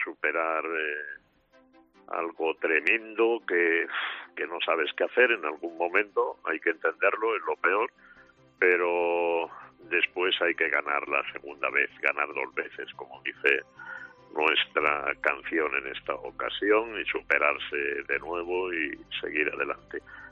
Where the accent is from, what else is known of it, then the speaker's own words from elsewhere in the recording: Spain; Pero cómo hemos disfrutado también como españoles volviendo a ganar al tenis.